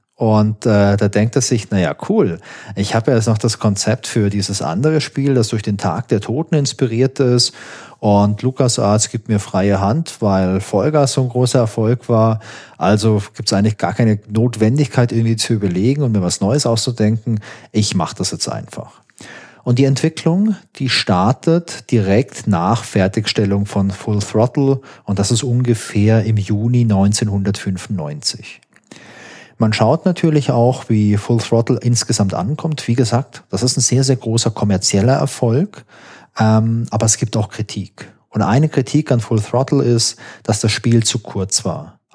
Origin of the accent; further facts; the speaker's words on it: Baden-Württemberg, Germany; Ich komme ja aus Baden-Württemberg. Ich war ja nicht in Hessen in der Schule.